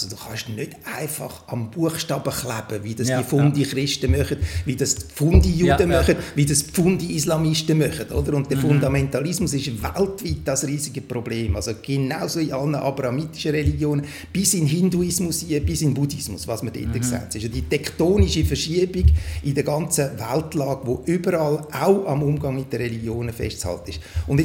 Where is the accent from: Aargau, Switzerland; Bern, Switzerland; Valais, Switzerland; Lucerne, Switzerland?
Lucerne, Switzerland; Also vor 60 Jahren wäre ich als Katholik nicht auf die Uni Zürich gekommen, oder? Umgekehrt wäre kein Protestant in Luzern, wo ich aufgewachsen bin, an ein Gymi gekommen.